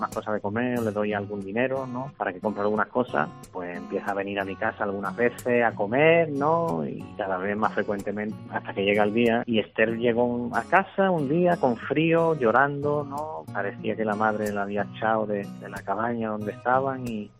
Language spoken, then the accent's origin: Spanish; Spain; siendo ciudadano español como soy